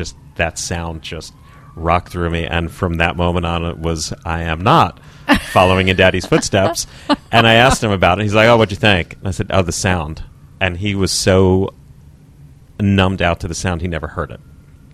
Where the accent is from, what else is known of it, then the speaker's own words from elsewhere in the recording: Woodmere, New York, United States; I grew up on the South Shore in the town of Woodmere.